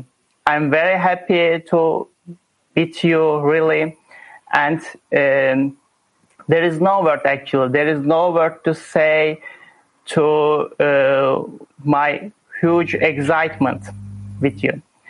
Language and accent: English; Turkey; English is a second language; I am from Turkey, and I'm studying for 2 years.